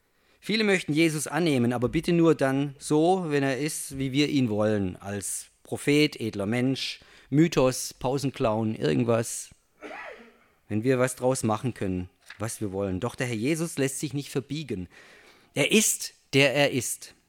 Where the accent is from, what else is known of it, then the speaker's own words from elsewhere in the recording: Baden-Württemberg, Germany; bin ja Schwabe, ne?